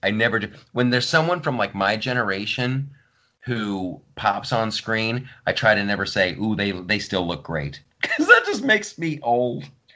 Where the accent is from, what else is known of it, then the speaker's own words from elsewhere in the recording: Ohio, United States; accent: Southern Ohio; you'll see a late 90s me with my Southern Ohio accent.